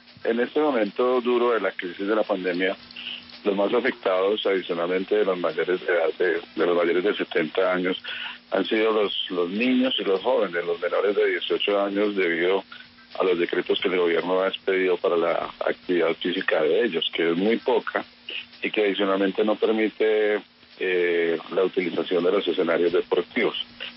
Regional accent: Zipaquirá, Cundinamarca, Colombia; nosotros somos de Zipaquirá

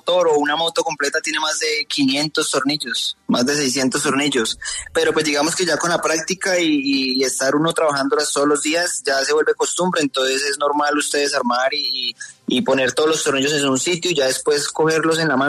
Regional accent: Colombia; uno como colombiano soñaría demasiado con una moto de esas

